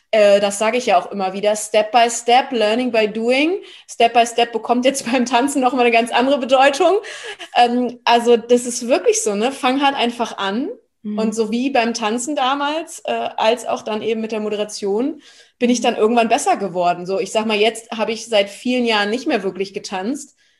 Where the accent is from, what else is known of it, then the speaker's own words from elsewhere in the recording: Berlin, Germany; Ich bin ja waschechte Berlinerin, lebe auch noch in Berlin.